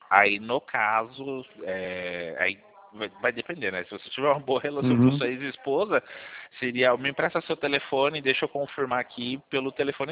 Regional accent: Sorocaba, São Paulo, Brazil; Eu sou do interior de São Paulo, aqui de Sorocaba

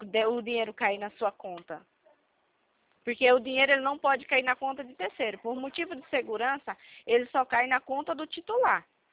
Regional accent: São Paulo, Brazil; Eu sou de São Paulo

